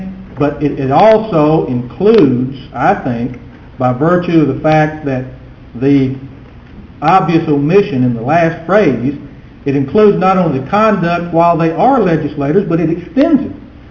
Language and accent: English; Angleton, Texas, United States; I'm from Angleton, Texas